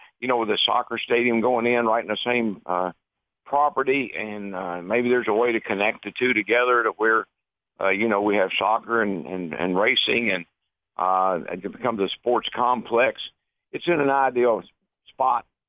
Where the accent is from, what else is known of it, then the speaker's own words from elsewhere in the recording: Owensboro, Kentucky, United States; also born or lived in Franklin, Tennessee; When I was growing up in Owensboro, racing go-karts and then hobby cars, and I moved to Franklin, Tennessee to be able to race to fairgrounds